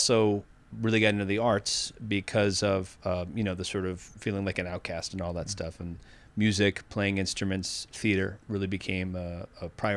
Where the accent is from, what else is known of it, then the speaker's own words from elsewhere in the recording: Needham, Massachusetts, United States; accent: Boston; I grew up in Needham, Massachusetts. If you want the Boston accent, I can do it for you.